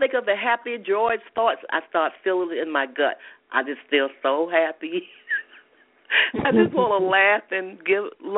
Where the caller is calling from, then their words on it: Atlanta, Georgia, United States; I'm calling from Atlanta.